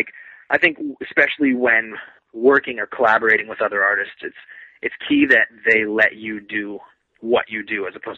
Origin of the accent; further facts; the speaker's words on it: Canada; It's a bit of an uphill battle being a Canadian artist.